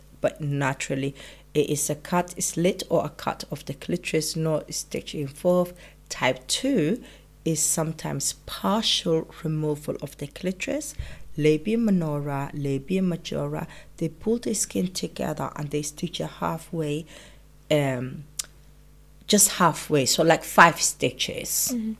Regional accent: Somalia; You know, we grew up in Somalia.

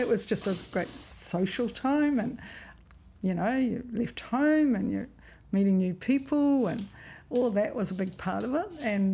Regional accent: Northland, New Zealand; I came from the Bay of Islands.

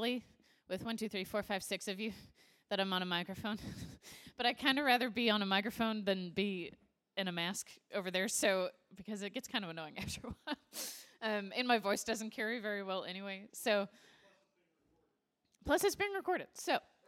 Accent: Midwest, United States; now in Texas, United States; we're both from the Midwest, so we should both be. I am, but I've lived in Texas too long.

